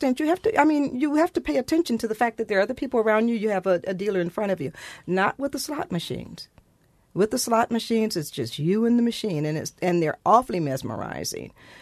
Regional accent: Detroit, Michigan, United States; But what about the three big casinos in Detroit? I mean, this is my hometown.

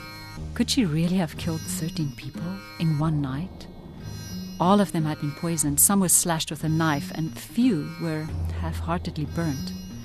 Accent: Jalandhar, Punjab, India; it was in my hometown, Jalandhar. I had a very good idea what it was like to grow up as a small-town girl

